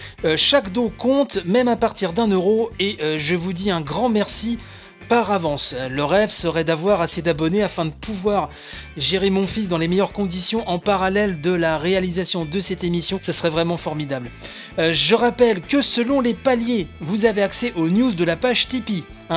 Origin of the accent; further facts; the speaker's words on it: France; c'est quand même incroyable que tous ces jeux arrivent chez nous en France.